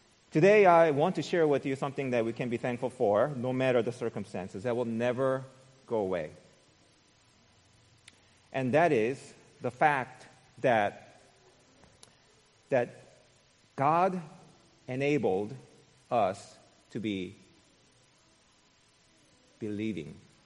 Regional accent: South Korea; I was born and raised in South Korea, right? My parents came down from North Korea.

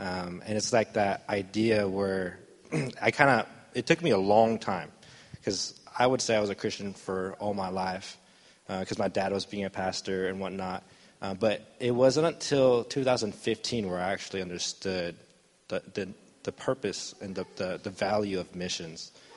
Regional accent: Tacoma, Washington, United States; I grew up here in Tacoma and moved into Federal Way. I went to WSU

